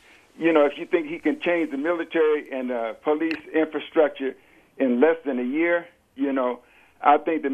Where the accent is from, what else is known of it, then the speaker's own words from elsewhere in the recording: United States; I'm American of African descent